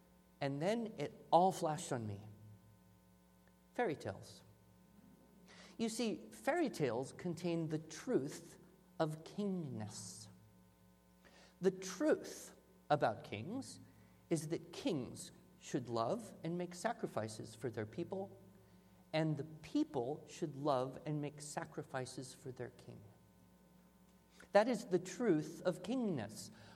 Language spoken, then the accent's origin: English; United States; I am an American. I was educated in American public schools.